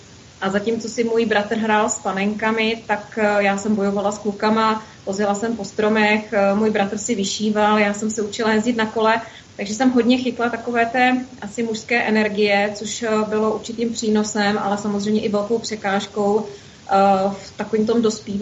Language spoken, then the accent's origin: Czech; Přílepy, Zlín Region, Czechia; born there; Tak já jsem se narodila v okrese Kroměříž. Byla to takové malé městečko, říká se tomu město Přílepy, je to blízkosti Holešova.